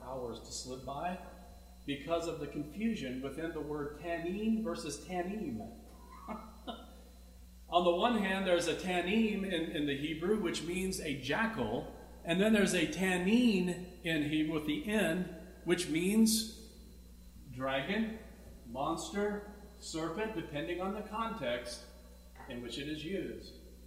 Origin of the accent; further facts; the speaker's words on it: South Dakota, United States; Again, my home state, South Dakota